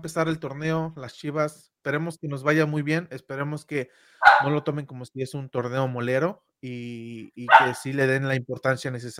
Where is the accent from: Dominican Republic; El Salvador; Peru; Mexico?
Mexico; Se pueden dar cuenta que somos totalmente 100% mexicanos, ¿va?